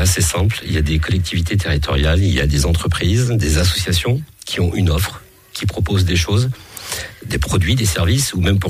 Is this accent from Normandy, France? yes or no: no; Nevers, Bourgogne-Franche-Comté, France; parce que je suis originaire de Nevers.